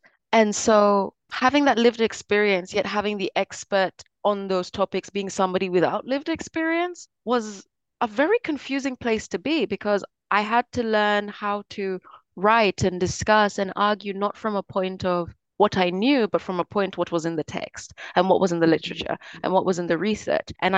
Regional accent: Kenya; I think also being from Africa, growing up in Kenya

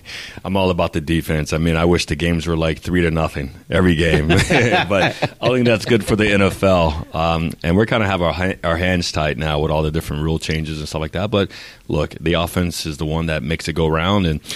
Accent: San Diego, California, United States; because of the Chief, the Arrowhead, and being born and, you know, born and bred in San Diego, obviously the Chargers were my number one team.

